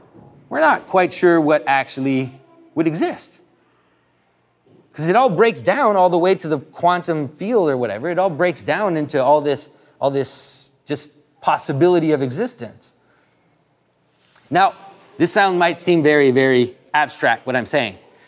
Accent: Quebec, Canada; I'm from Quebec, a town 100 years ago in Quebec, where I'm from, which used to be the most Catholic place in the world, by the way, and not anymore.

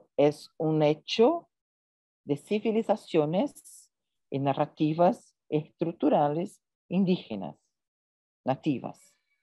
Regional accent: Southeast, Brazil; Yo y Sandra somos del sudeste de Brasil.

